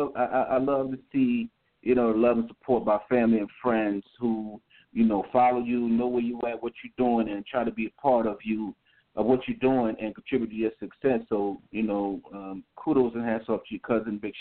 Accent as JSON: {"language": "English", "region": "New York", "country": "United States", "tie": "born or raised there", "also_born_or_lived": "Fayette, Alabama, United States", "said": "I'm actually from Alabama, from Fayette, Alabama. You know, I grew up in New York, but I still rep to my state."}